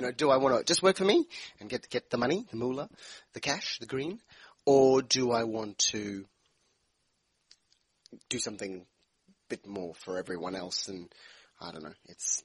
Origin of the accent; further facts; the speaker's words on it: Australia; I gotta say, I'm an Aussie, true and true blue Aussie. I've got a I've love of the country. It's my home.